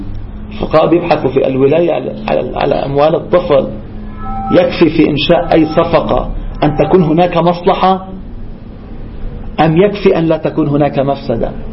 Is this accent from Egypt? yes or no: no; Lebanon; حتى عندنا بلبنان إحنا نتكلم